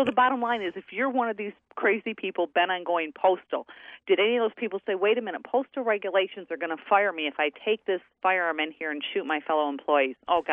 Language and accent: English; Michigan, United States; like I'm from Michigan, okay?